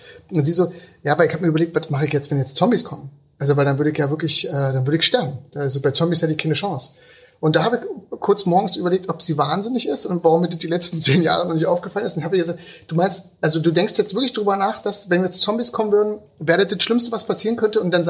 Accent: eastern Germany, Germany; Und wenn wir in Amerika sitzen, dann fragen sie so, ey, wo kommst du her? Ne, und bei mir so, Germany.

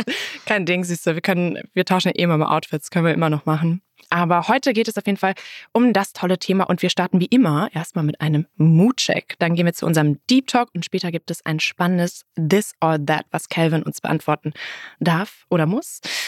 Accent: Frankfurt, Hesse, Germany; born there; weil ich bin gebürtige Frankfurterin.

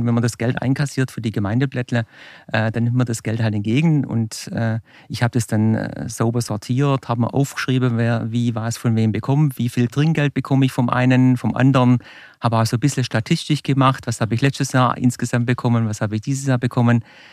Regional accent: Oberhof, Thuringia, Germany; Aus meinem Heimatort Oberhof, da kommen wir jetzt gleich drauf zu sprechen

